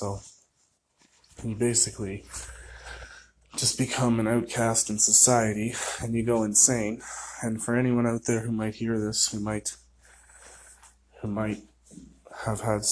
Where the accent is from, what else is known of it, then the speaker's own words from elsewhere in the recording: Oshawa, Ontario, Canada; born there; I was born in Oshawa, Ontario, Canada, in 1994 on September 11th.